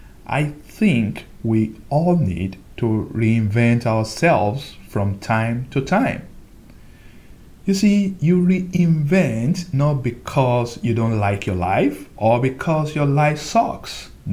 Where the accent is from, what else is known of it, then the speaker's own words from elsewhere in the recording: Nigeria; While I was growing up in Nigeria